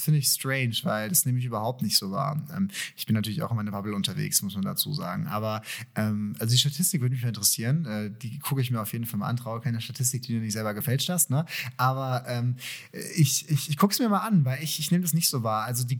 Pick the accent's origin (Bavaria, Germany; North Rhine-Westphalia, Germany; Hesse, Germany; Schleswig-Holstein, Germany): Bavaria, Germany; Würzburg; Ich bin ja eigentlich Würzburger Jung, nicht Frankfurter